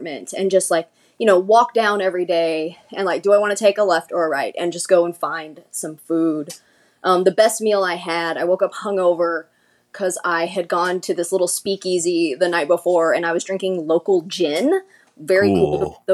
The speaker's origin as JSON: {"language": "English", "country": "United States", "said": "You know, like as an American, our heroes are all either monsters or they're fictional characters, right?"}